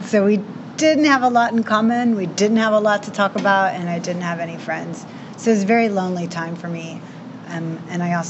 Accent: Houston, Texas, United States; moved away as an adult; now in California, United States; I grew up in the early 70s. I was born in 1973 in Houston, Texas.

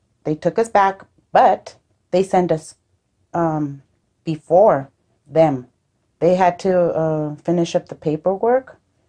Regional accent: California, United States; And for me, Mexico was a really sad country because I was raised here in California.

